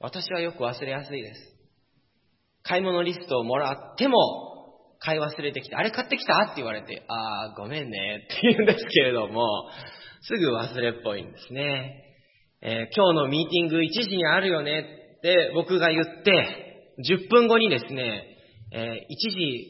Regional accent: Tanba, Kyoto, Japan; 日本生まれ育ちです。京都ですって言って、京都？とか言われるんですけど、まあ、丹波の黒豆の有名なんですね、丹波から、丹波生まれ育ちだったんですけれども

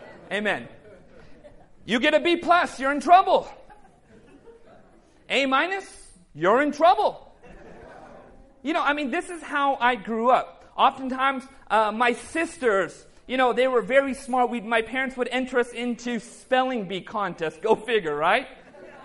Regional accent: California, United States; just grew up in Southern California. My parents actually immigrated from the northwest side of India. We come from the Punjab state of India.

